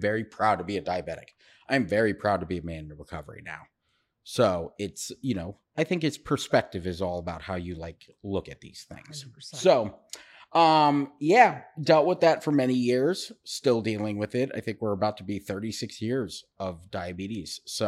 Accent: Maryland, United States; So I am from the Washington, D.C., but Maryland more, specifically. And I grew up in a wonderful, wonderful family.

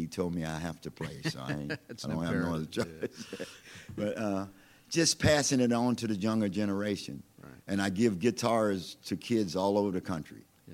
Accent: West Baton Rouge, Louisiana, United States; You know, I come from West Baton Rouge, so when they started to descend out in the country over there

